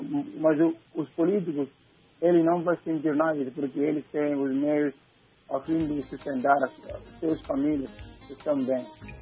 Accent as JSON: {"language": "Portuguese", "region": "Gabú", "country": "Guinea-Bissau", "tie": "born or raised there", "lives_now": "Bissau, Guinea-Bissau", "said": "sempre eu costumo ir lá na minha vila, na região de Gabo, concretamente no setor de Chique"}